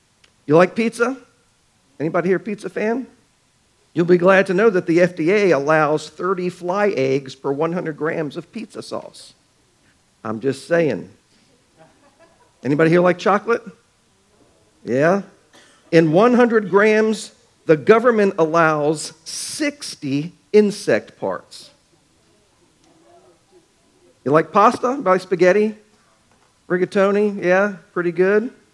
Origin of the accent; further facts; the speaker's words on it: Baltimore, Maryland, United States; I like baseball. I grew up in Baltimore. I've been watching Major League Baseball games, Baltimore Orioles, since I was 8 years old.